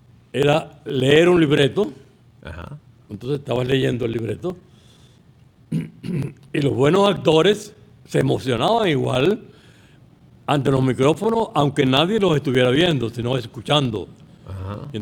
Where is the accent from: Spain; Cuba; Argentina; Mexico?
Cuba; Pinar del Río; moved away as an adult; Yo soy de un pueblo que se llama Pinar del Río.